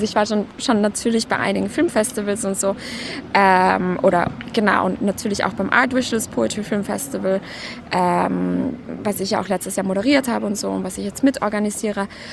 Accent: Vienna, Austria; ich komme aus Wien

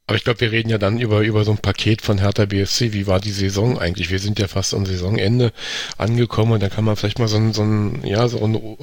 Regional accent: Berlin, Germany; ich bin in Charlottenburg aufgewachsen, tatsächlich in der Sübelstraße, da am Kudamm.

